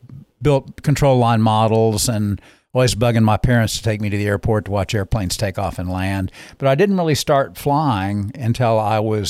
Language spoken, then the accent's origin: English; Springfield, Missouri, United States; born there; Born in Springfield, Missouri.